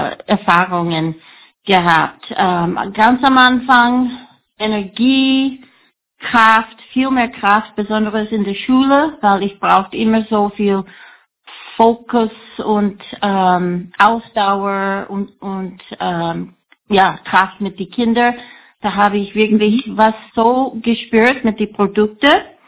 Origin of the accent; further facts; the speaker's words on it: Chicago, Illinois, United States; German is a second language; now in Vienna, Austria; ich wohne in Wien. Ich komme ursprünglich aus Chicago und bin 56 Jahre alt.